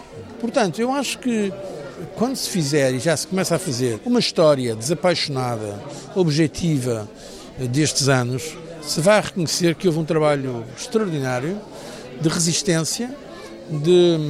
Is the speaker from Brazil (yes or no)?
no; Portugal; E não fiz mais que o meu dever como português.